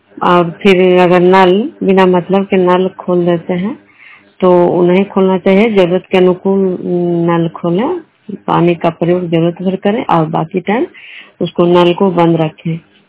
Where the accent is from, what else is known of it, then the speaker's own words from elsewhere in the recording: Bishnupur, Bihar, India; मैं बिष्णुपुर ग्राम कड़ा पंचायत नालंदा जिला नगर प्रखंड के निवासी हूँ।